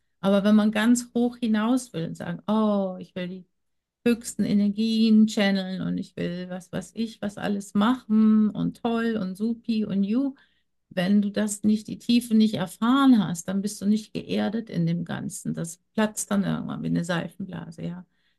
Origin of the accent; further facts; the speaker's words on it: Germany; Ich bin auch im Wald groß geworden, in Deutschland ja groß geworden.